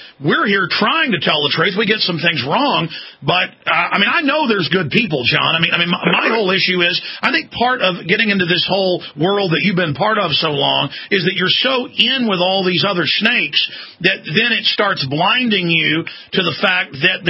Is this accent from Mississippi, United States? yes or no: no; Dallas, Texas, United States; now in Austin, United States; Up where I came from in Dallas, it was people going to the hospital every weekend. I love living in Austin.